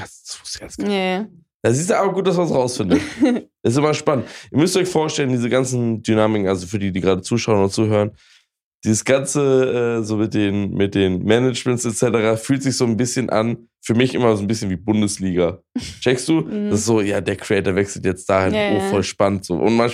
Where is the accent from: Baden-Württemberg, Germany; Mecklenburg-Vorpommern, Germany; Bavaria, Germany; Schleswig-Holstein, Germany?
Schleswig-Holstein, Germany; Also Schleswig-Holstein ist, also Schleswig-Holstein, ich komme aus Schleswig-Holstein, basiert ja hauptsächlich auf Landwirtschaft und Tourismus.